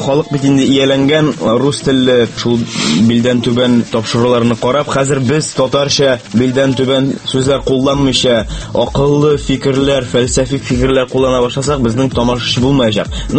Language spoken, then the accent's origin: Tatar; Kazan, Tatarstan, Russia; Казанда туып үстем.